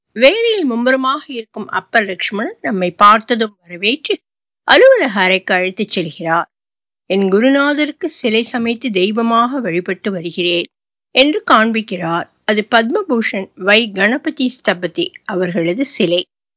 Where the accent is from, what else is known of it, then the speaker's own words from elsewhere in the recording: Narasingapuram, Tamil Nadu, India; திருவள்ளூரை அடித்த நரசிங்கபுரம் எனது பூர்வீகம்.